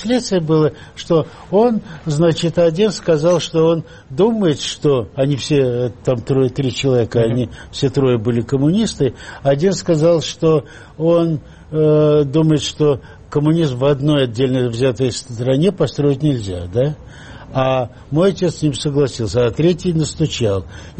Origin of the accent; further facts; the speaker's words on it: Khujand, Sughd, Tajikistan; also born or lived in Dushanbe; Мы переехали в Ленинабад, Ходжент, сейчас Худжант называют, вот.